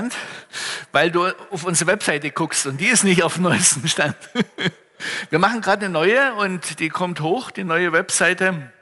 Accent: Saxony, Germany; ich komme aus der Nähe von Herrnhut für die Frommen und für die anderen sage ich aus der Nähe von Bautzen

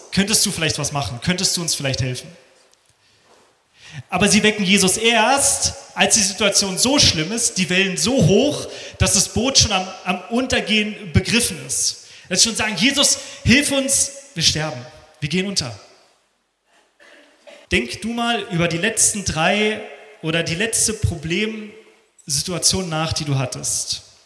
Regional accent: Germany; Ja, als Deutsche so in diesem Modus, so, wir sind Macher, wir machen das.

